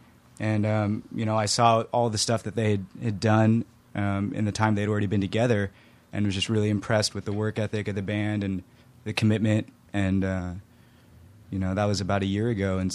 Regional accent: Memphis, Tennessee, United States; And I grew up mostly in Memphis, Tennessee, so I started taking, you know, lessons there.

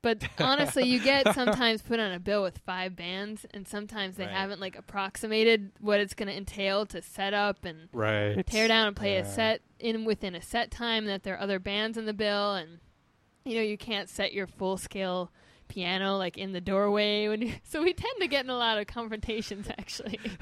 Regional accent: Port Washington, Wisconsin, United States; And I always used to get so upset because we grew up in near Port Washington.

